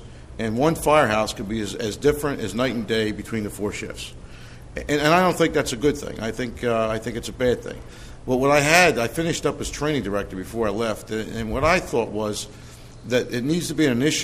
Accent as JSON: {"language": "English", "town": "Washington", "region": "District of Columbia", "country": "United States", "tie": "born or raised there", "said": "I grew up in Washington, D.C., so I always felt I had to do something different."}